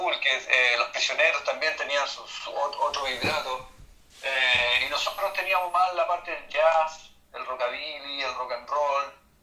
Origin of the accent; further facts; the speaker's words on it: Concepción, Biobío, Chile; moved away; yo salí de Concepción, yo salí en el 88, 87, y regresé ahora.